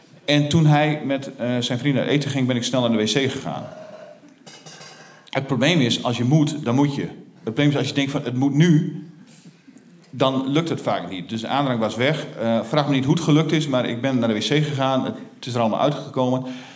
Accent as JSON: {"language": "Dutch", "region": "Groningen", "country": "Netherlands", "said": "ik kom uit de Veenkolonie, ben je ruimte gewend."}